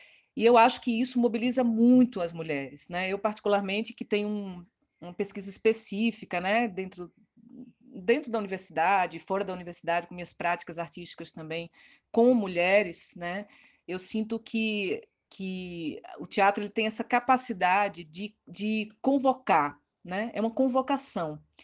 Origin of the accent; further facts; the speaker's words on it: Northeast Region, Brazil; como nordestina, né, morando no Sudeste e tudo mais, sempre tendo um trânsito muito grande com o Nordeste, sempre tive, sempre mantive